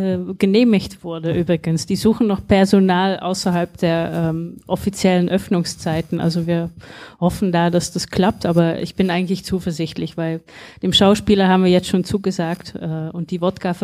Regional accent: Eindhoven, North Brabant, Netherlands; Ich war damals 10 Jahre alt. Ich habe den Mauerfall vor dem Fernseher mitbekommen in Holland. Aber wir hatten, also in Eindhoven, wo ich aufgewachsen bin, gab es auch deutsches Fernsehen.

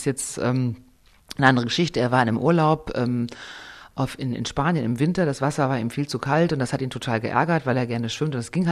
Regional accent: Paderborn, North Rhine-Westphalia, Germany; Der kommt also auch da weg, wo ich herkomme und so.

